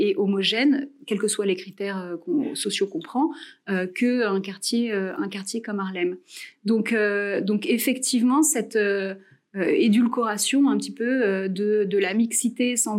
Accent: France; en tant que Française, j'étais une étudiante française

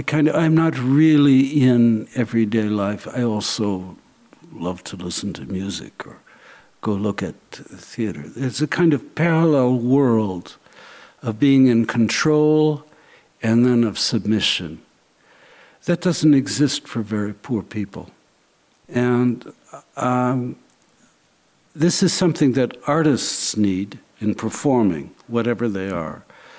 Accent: United States; I'm very naive. I'm American.

